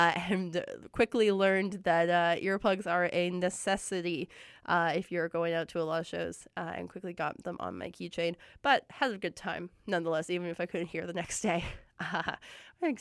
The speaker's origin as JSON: {"language": "English", "town": "Calgary", "region": "Alberta", "country": "Canada", "tie": "born or raised there", "said": "Calgary, my hometown. Every time I go back there, I always try and check out a … show if they're playing"}